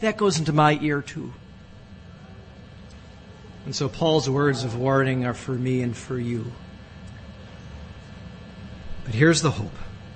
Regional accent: Milwaukee, Wisconsin, United States; I was so thrilled that Glenn Robinson was coming to my hometown.

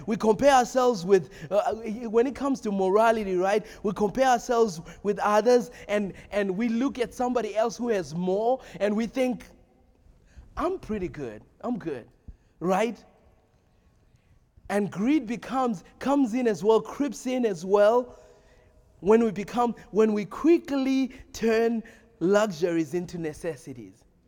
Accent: United States; And I'm no longer exempt because I'm an American.

